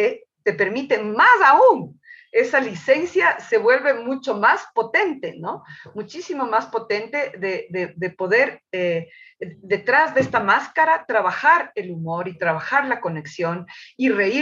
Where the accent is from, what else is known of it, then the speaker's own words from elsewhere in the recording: Quito, Pichincha, Ecuador; also born or lived in Machachi; Yo no soy cuencana, soy quiteña, nací en la capital, viví, como te conté, 12 años de mi vida totalmente en el campo, y en la provincia de Pichincha, en una zona al sur de Quito que se llama Machachi, en ese sector viví.